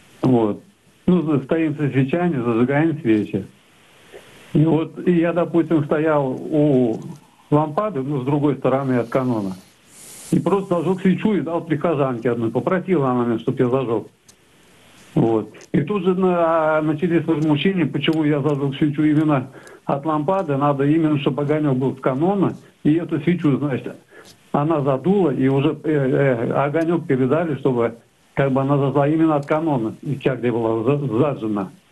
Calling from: Tatarstan, Russia; я из Татарстана.

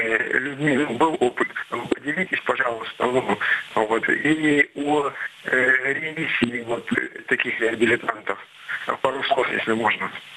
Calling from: Irkutsk, Irkutsk Oblast, Russia; я звоню из Иркутска.

